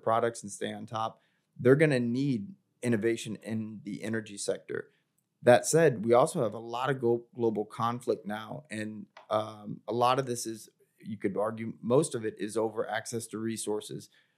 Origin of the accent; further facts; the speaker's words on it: Missouri, United States; now in California, United States; Like, I grew up in Missouri, and so it was like, yeah, a lot of really old timey dishes and stuff